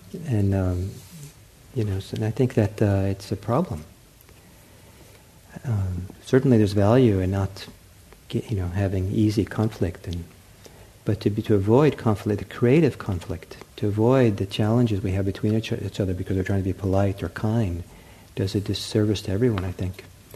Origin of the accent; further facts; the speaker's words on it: California, United States; I myself had a lot of prejudice against the South growing up. I grew up in California, right?